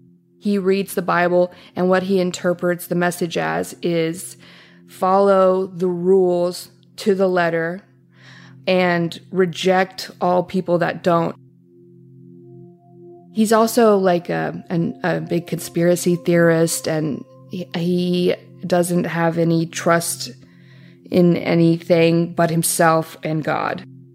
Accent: Atlanta, Georgia, United States; I grew up in Metro Atlanta, the suburbs. The religion was the center of our family.

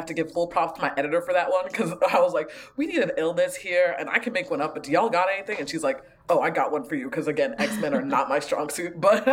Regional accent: Ghana; I'm a immigrant from Ghana, so I grew up with a lot of sort of Ghanaian spirituality and way of looking at the world.

